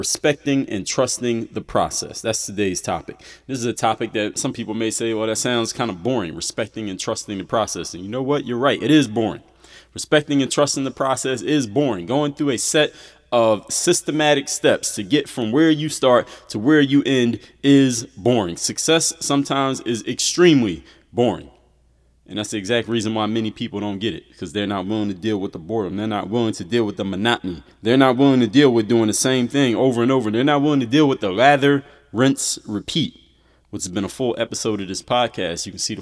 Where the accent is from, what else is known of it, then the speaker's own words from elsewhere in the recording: Philadelphia, Pennsylvania, United States; now in Miami, United States; My hometown team, the Philadelphia 76ers. That's where I was born and raised. I live in Miami, Florida.